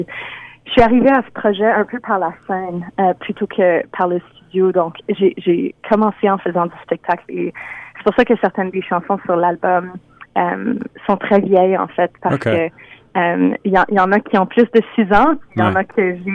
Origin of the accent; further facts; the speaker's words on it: Manitoba, Canada; je suis franco-manitobaine, puis je suis basée à Winnipeg encore aujourd'hui, même si je voyage beaucoup grâce à la musique.